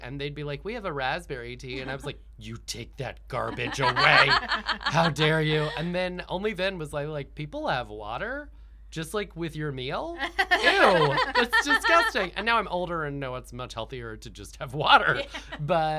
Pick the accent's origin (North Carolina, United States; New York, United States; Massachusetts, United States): North Carolina, United States; Yeah, well, I am from North Carolina